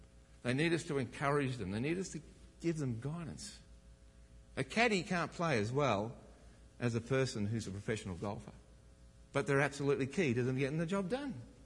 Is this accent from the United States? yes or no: no; Australia; Because I grew up in Australia.